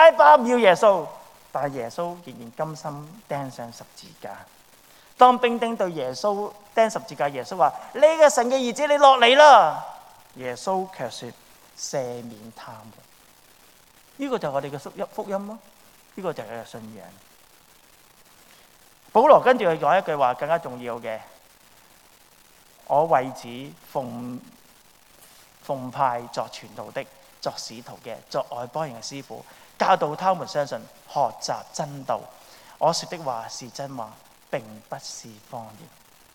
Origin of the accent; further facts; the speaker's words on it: China; 我是中国人